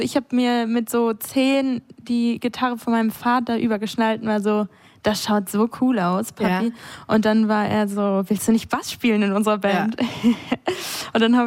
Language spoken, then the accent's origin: German; Altötting, Bavaria, Germany; Ja, geboren, aufgewachsen in Altötting.